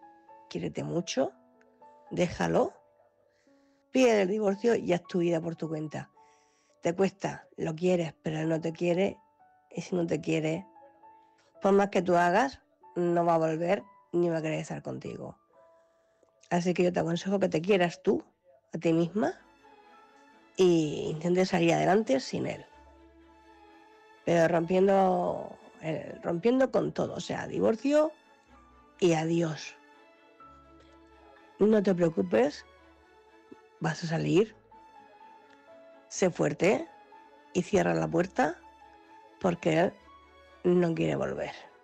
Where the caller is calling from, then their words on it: Cartagena, Region of Murcia, Spain; corresponsal de Cartagena.